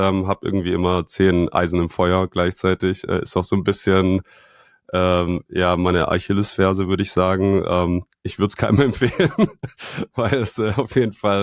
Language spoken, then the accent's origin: German; Reutlingen, Baden-Württemberg, Germany; Ich komme ganz ursprünglich aus Reutlingen, das ist südlich von Stuttgart, man kennt es vielleicht auch als die Heimatstadt